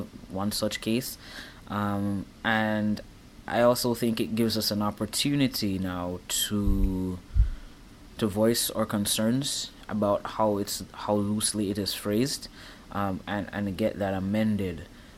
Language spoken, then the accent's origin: English; Jamaica; People find it, you know, unusual as a Jamaican, but I do like the snow.